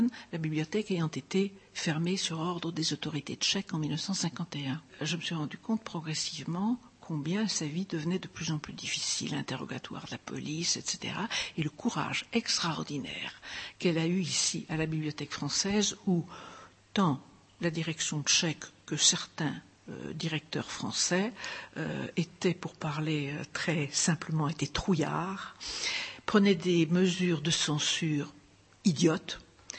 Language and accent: French; France; En tant que Française, j'étais honteuse que mon pays ne l'ait jamais remerciée officiellement.